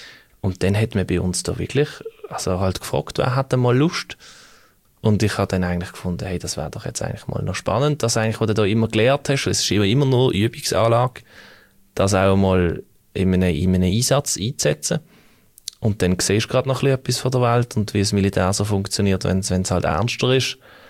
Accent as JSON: {"language": "German", "country": "Switzerland", "said": "Also als Schweizer"}